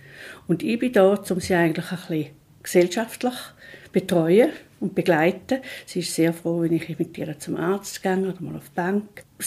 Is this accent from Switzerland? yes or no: yes; St. Gallen, Switzerland; Und wir sind beide St. Galler, wir kennen die gleichen Leute, wir kennen die gleichen Orte